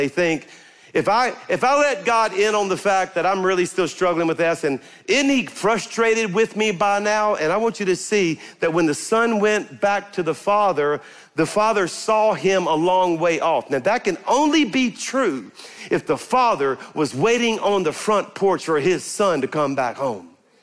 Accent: Baton Rouge, Louisiana, United States; But he used to tell this story how in eighth grade, we're from Baton Rouge. He went to Baton Rouge High School.

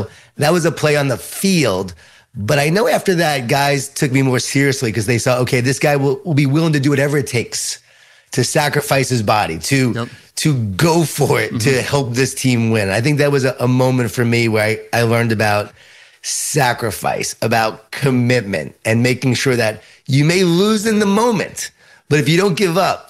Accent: New York, United States; born or raised there

